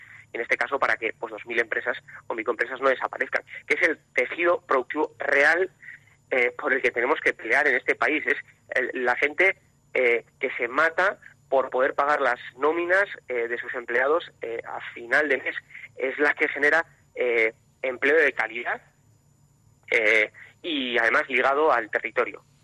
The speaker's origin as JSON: {"language": "Spanish", "town": "Irún", "region": "Basque Country", "country": "Spain", "said": "si yo que soy de Irún, vamos, o sea, no tengo más que pasar ahí"}